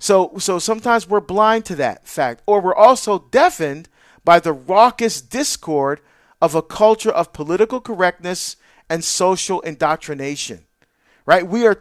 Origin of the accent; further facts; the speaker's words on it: New Jersey, United States; moved away as an adult; when I was still living in my home state of New Jersey, and I was working as a detective